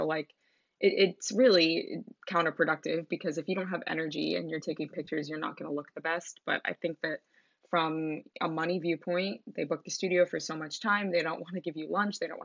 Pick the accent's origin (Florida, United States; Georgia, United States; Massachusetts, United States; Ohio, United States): Massachusetts, United States; now in New York, United States; I'm 24 years old. I'm from Massachusetts, but I live in New York right now.